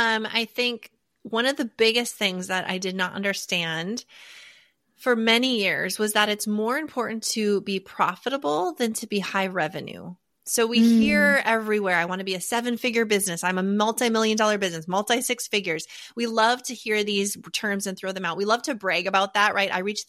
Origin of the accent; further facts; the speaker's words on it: North Dakota, United States; now in Nashville, United States; and raised native of North Dakota, but I live in Nashville now. We finally escaped the winters. But born and raised in North Dakota, third generation entrepreneur.